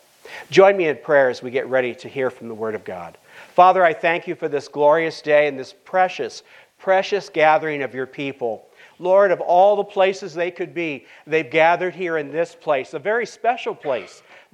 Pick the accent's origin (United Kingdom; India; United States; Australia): United States; So as an American, I get a little discouraged.